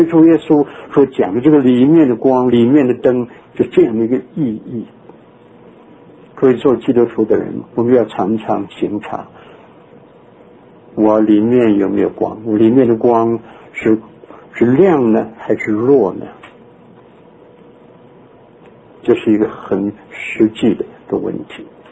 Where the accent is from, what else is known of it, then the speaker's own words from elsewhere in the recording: China; 肉体在我们中国人的作品里头，我们的用的词句里头常常提到灵肉之争